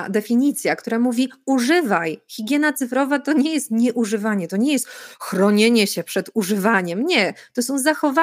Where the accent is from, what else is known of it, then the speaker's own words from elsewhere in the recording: Silesian Voivodeship, Poland; now in Warsaw, Poland; ja jestem dziewczyną z małego miasteczka w Zagłębiu Śląsko-Dąbrowskim i ja naprawdę potrafię wyjrzeć głową poza bańkę z Warszawy, chociaż mieszkam tutaj od 20 lat